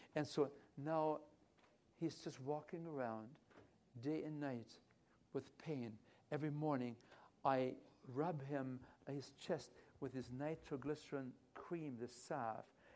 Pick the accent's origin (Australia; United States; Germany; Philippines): Germany; English is a second language; now in Canada; When I came from Germany, I landed in Montreal